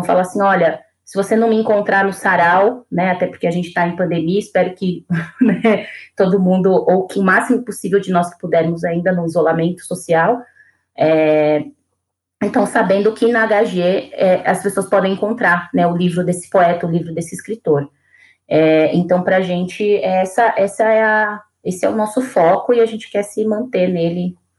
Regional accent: São Paulo, Brazil; Eu sou da periferia de São Paulo, né?

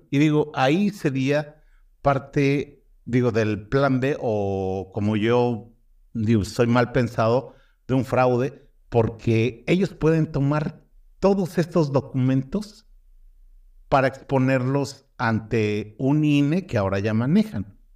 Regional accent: Mexico; Como mexicano también quiero que toda la gente vote

